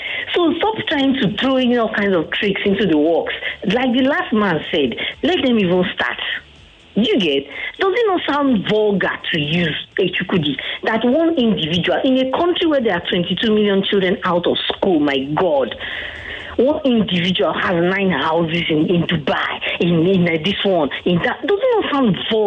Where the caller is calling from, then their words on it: Ikeja, Lagos, Nigeria; I'm calling from Ikeja.